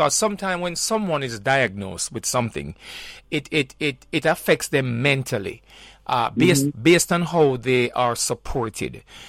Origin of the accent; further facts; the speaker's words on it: Jamaica; And you know, us as Jamaican, when we label people in a doc, it kind of stick, you know.